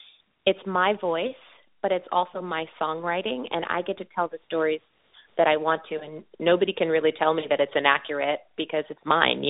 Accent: New York City, New York, United States; I grew up in an extremely culturally diverse, not just family, but city, growing up in New York City.

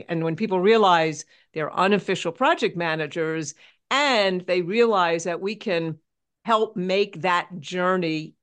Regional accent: New York City, New York, United States; now in Tucson, United States; I born and raised in New York City. I'll get my accent out of the way. But I live in Tucson, Arizona

